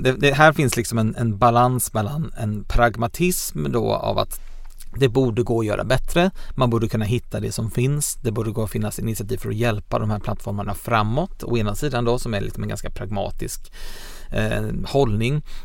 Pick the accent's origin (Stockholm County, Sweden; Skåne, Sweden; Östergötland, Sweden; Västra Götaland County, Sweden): Skåne, Sweden; Malmö; jag tror inte att någon dansk under några som helst omständigheter skulle godkänna en Malmöbo som dansk